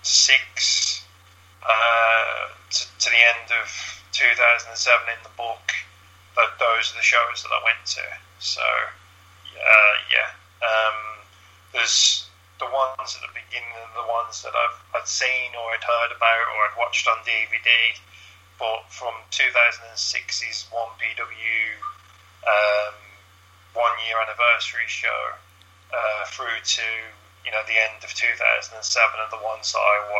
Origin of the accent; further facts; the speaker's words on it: Birmingham, West Midlands, United Kingdom; AWW, Anti-Watershed Wrestling, Alternative Wrestling World was in my hometown, home city of Birmingham.